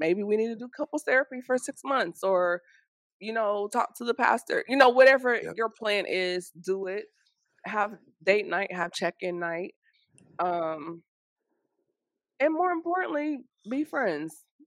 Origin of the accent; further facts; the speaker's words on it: Tennessee, United States; I grew up in Tennessee. Friday Night Lights football was a thing.